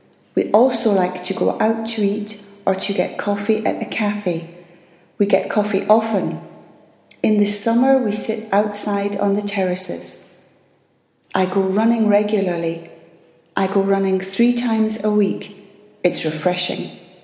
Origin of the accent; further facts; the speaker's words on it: France; I'm from France.